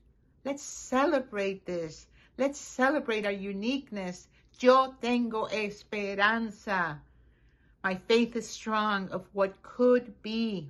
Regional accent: Miami, Florida, United States; I never felt that I truly belonged as a Cuban or as an American.

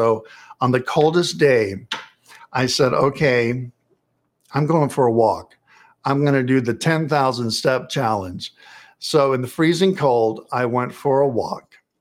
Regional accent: New York City, New York, United States; I recently wrote in our weekly newsletter. I'm from New York City.

